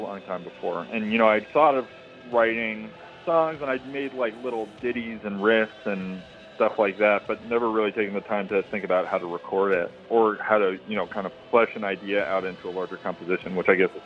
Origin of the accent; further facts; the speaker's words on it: New York, United States; moved away as an adult; now in Los Angeles, United States; I still have a storage unit back in Hackensack. I grew up in New York. I was living in Maine for about a year, and then I kind of left and went on tour for a long time